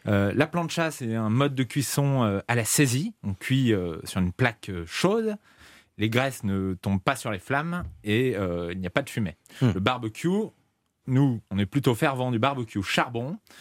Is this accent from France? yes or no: yes; Lyon, Auvergne-Rhône-Alpes, France; Alors, moi, à l'origine, je suis lyonnais.